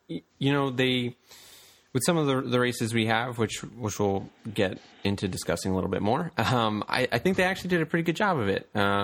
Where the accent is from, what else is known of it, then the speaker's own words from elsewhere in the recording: United States; Obviously, being an American, I'm always kind of on the lookout for where Gagne, where PJ Jacobson are